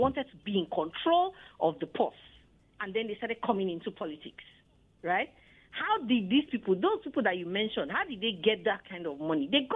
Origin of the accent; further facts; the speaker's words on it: Edo, Nigeria; I'm from Edo State. I use my state as a typical example.